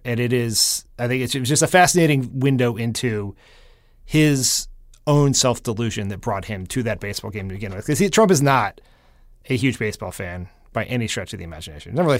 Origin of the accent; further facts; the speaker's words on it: Delaware, United States; like my home state Senator Chris Coons today was very upset about this.